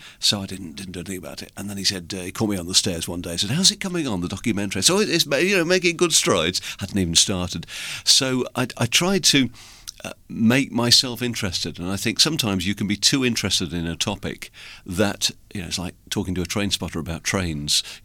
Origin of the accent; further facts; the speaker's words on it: West Bridgford, East Midlands, United Kingdom; I was born in Lady Bay in Bridgford in the days when Lady Bay was the down market side of Bridgford because you couldn't afford to live across Ratcliffe Road in the posh side of Bridgford